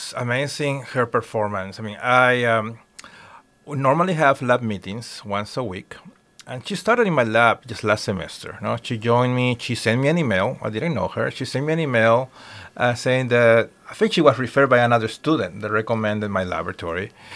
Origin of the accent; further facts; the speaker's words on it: Peru; now in United States; I'm originally from Peru. So in my country, we use plants as a source of medicine. So I grew up